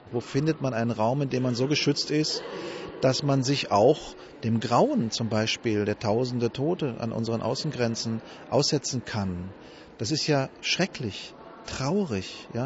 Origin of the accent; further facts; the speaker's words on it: Germany; also mein Heimatland Deutschland sollte schon einige aufnehmen können.